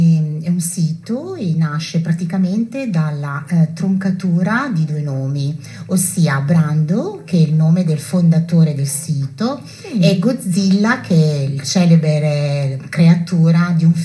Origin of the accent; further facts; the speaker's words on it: Modena, Emilia-Romagna, Italy; Allora, io sono di Modena e provengo da un settore della moda